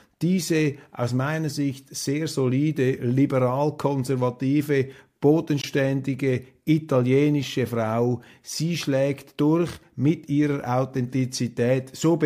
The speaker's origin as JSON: {"language": "German", "country": "Switzerland", "said": "Ich will mich hier überhaupt nicht als Schweizer, als privilegierter Schweizer hinter den sieben Bergen aufschwingen."}